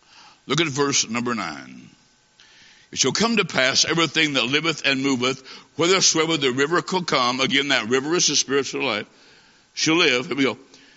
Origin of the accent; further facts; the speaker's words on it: Illinois, United States; I said, ma'am, I'm from Illinois. I said, back there, it is minus 20.